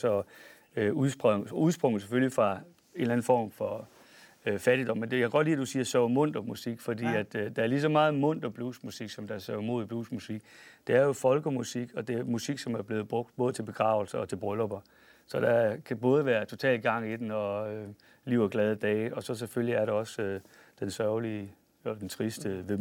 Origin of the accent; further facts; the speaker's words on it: Holstebro, Central Denmark Region, Denmark; born there; also born or lived in Hals; jeg boede i Hals, der var der, min far var præst. Jeg er født i Holstebro, og så har vi været en del rundt i. Vi har flyttet meget rundt.